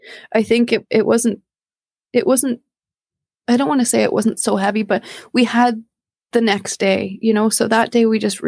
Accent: Canada; we're Canadian.

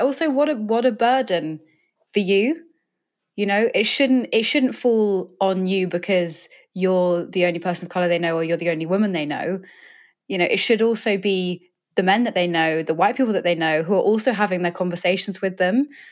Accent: England, United Kingdom; now in London, United Kingdom; I'm from British countryside. I grew up somewhere where there were no people of color at all.

